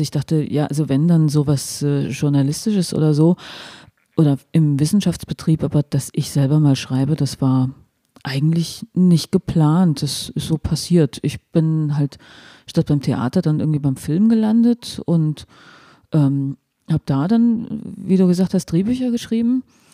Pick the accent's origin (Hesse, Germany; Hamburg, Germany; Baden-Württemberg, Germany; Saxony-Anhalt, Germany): Hesse, Germany; Solms; also born or lived in Ehringshausen / Giessen / Bonn / Durham; ich bin aufgewachsen in Solms, das ist in der Nähe von Wetzlar, also ein Stückchen weiter. Halt, Ehringshausen war halt das Geburtskrankenhaus.